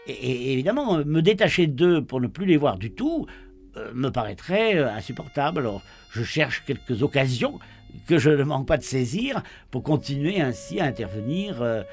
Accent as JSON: {"language": "French", "region": "Brittany", "country": "France", "said": "Moi, je viens du Morbihan."}